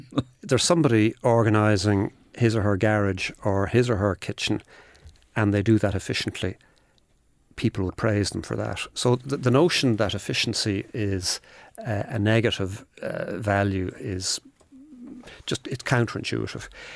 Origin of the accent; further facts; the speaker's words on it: Ireland; we as Irish people living in Ireland